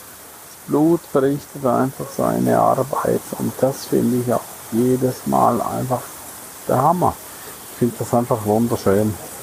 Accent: St. Moritz, Graubünden, Switzerland; auch in meiner Heimat in St. Moritz, immer wieder zu den Quellen zu wandern

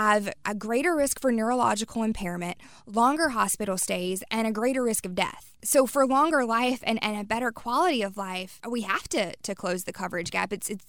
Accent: North Carolina, United States; born there; Absolutely not. I was born in Sampson County.

